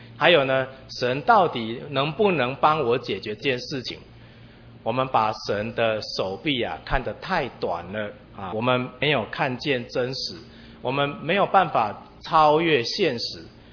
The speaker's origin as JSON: {"language": "Chinese", "region": "Chiayi", "country": "Taiwan", "tie": "born or raised there", "said": "我以前是在嘉义教会长大的啊，他是我宗教教育老师"}